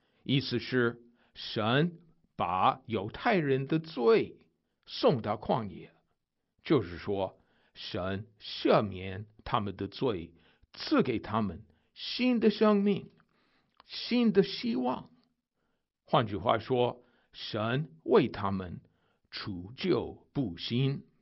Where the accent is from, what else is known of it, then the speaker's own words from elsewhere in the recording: United States; Chinese is a second language; 身为美国人的我，23岁的时候才开始学中文的。